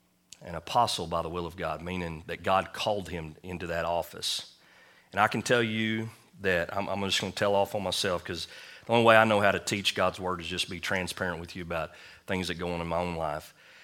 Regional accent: Leedy, Oklahoma, United States; at this time, I was living in Elk City, wasn't even thinking about Leedy, my hometown

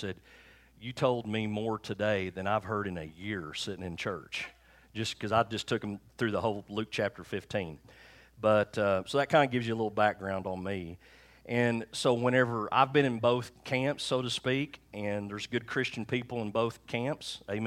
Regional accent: England, United Kingdom; And we all think, because we're English, we're like, well, they all spoke English.

